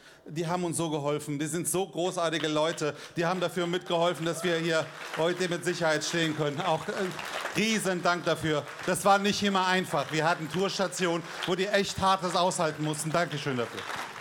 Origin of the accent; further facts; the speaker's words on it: Frankfurt, Hesse, Germany; Ich traue mich jetzt nicht zu widersprechen als Frankfurter, aber lassen wir das.